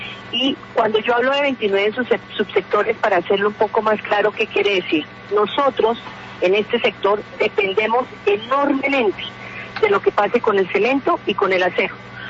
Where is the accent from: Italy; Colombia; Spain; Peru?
Colombia; Bogotá, Bogotá Capital District; A mí me dolía, además, porque yo soy bogotana